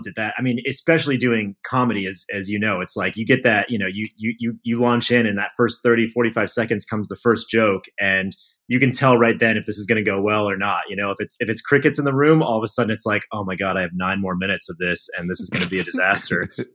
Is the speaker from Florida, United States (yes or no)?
yes; Florida, United States; that's only because I grew up in Florida.